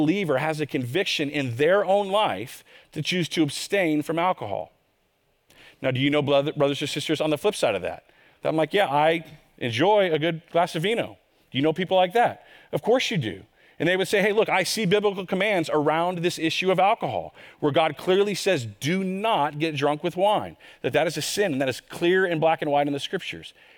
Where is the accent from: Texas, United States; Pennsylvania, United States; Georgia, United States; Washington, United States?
Texas, United States; Y'all, I grew up in Texas, the buckle of the Bible Belt. We invented legalism where I came from.